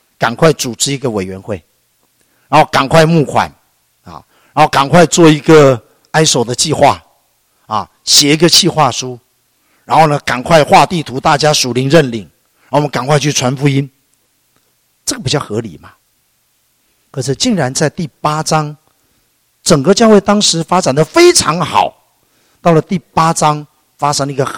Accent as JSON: {"language": "Chinese", "country": "Taiwan", "said": "但我是举台湾的例子的话，以我的台湾经验来讲"}